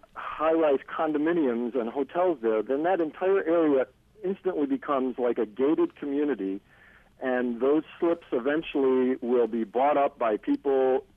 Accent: Rochester, New York, United States; First of all, I'm born and raised in Rochester and lived here all my life, and I've enjoyed Charlotte and that area.

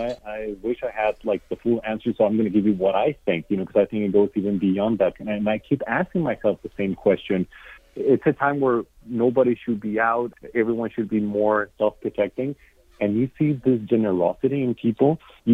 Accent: Mexico; I'm from Mexico, Catalina from Building One Community is from Colombia. We're all immigrants

